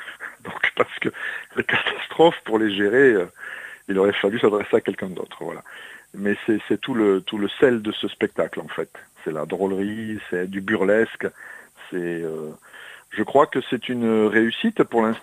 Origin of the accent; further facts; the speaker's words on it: Tarbes, Occitanie, France; Lui, il est parisien et moi, je suis de Tarbes.